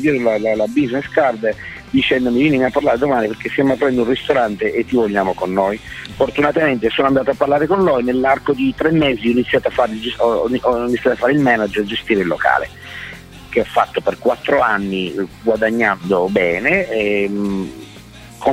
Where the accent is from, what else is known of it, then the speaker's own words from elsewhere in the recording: Sicily, Italy; Però sai, essendo siciliani, sì, abbiamo una marcia in più.